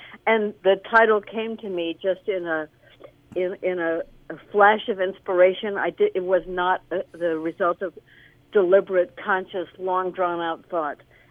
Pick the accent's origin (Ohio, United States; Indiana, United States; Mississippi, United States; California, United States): Indiana, United States; Indianapolis; born there; also born or lived in Illinois / Omaha, Nebraska; When I was growing up, I was born in Indianapolis